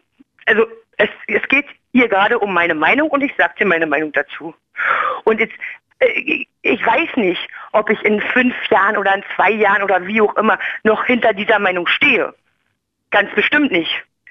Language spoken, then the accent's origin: German; East Germany, Germany; ich komme aus dem Osten und bin stolz darauf, damals schon lustig.